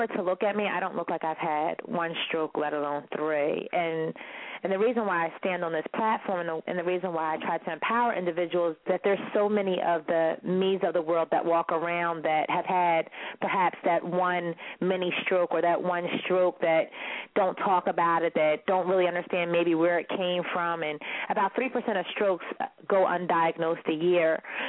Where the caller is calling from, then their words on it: Philadelphia, Pennsylvania, United States; I've crossed a lot of states today. I'm actually in Philadelphia right now.